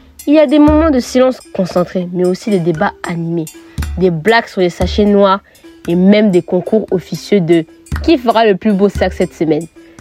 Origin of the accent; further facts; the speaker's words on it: Grand-Bassam, Comoé, Côte d’Ivoire; J'ai grandi à Abidjan, précisément à Grand Bassam. Mais après avoir terminé mes études à l'étranger, j'ai décidé de revenir en Côte d'Ivoire.